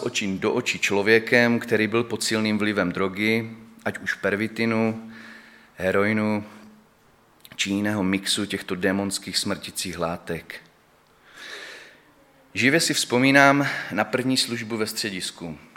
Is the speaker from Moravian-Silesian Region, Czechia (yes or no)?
yes; Ostrava, Moravian-Silesian Region, Czechia; Tak jsem mu říkal, že jsem z Ostravy, ale že teďkom částečně pracuji v Praze.